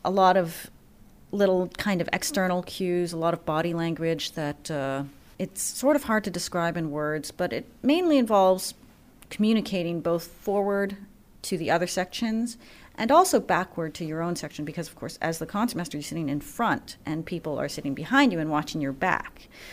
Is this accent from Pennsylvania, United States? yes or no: yes; Philadelphia, Pennsylvania, United States; also born or lived in Boston, United States; I feel like I grew up in Philadelphia, having lived here in 1985 till I was 16.